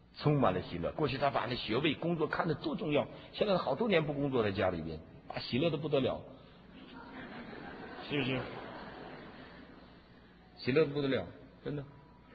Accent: Shanghai, China; 我们上海人呢都不去

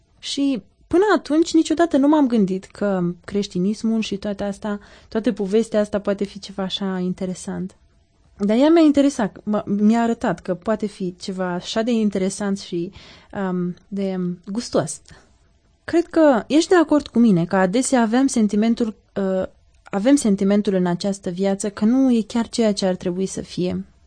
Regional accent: Iași, Iași County, Romania; din Iași și probabil că vei nota accentul de care de altfel sunt mândră.

